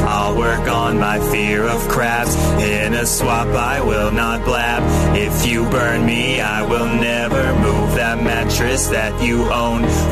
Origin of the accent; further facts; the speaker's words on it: Australia; accent: Australian; My Australian accent's got swag.